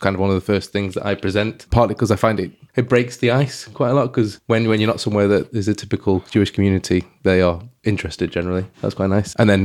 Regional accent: England, United Kingdom; I was one of the northerners. I think there were three or two of us.

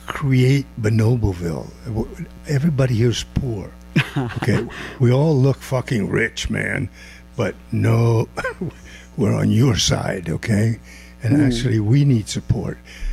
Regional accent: Italy; I'm from Italy.

